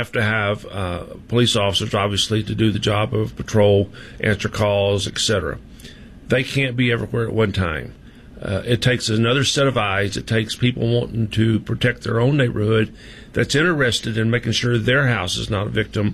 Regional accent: Temple, Texas, United States; I grew up here in Temple back in the 50s, 60s, 70s, on North 27th Street here in town, and everybody knew each other.

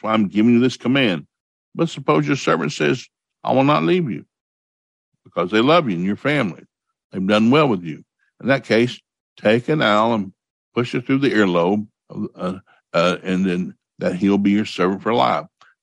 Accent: the South, United States; And so I grew up in the South. We ate pork all the time.

